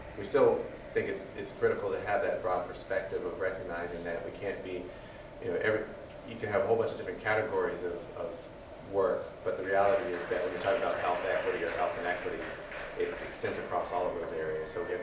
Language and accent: English; Virginia, United States; We're both from Virginia